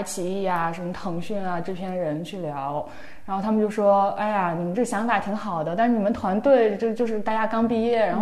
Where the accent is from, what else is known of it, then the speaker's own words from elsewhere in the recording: northern China, China; 因为他爸妈都是东北人，然后就我们都是北方人